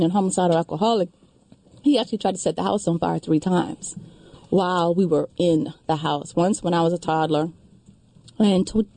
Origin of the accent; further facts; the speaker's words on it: the South, United States; And growing up in the South, being the only girl, my gender cast me into a certain role.